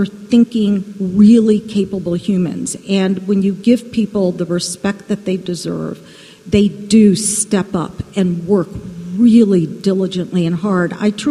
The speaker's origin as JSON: {"language": "English", "region": "Indiana", "country": "United States", "said": "I'm from Indiana"}